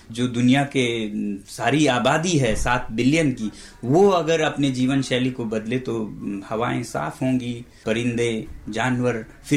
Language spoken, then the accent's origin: Hindi; Ladakh, India; मैं लद्दाख से हूँ